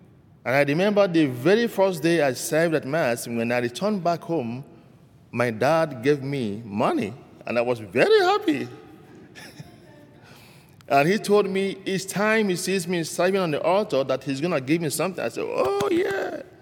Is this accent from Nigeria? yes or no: yes; Nigeria; moved away as an adult; now in United States; Originally, I'm from Nigeria. I came from a family of 8, 4 boys, 4 girls. And I am number 6 in my family.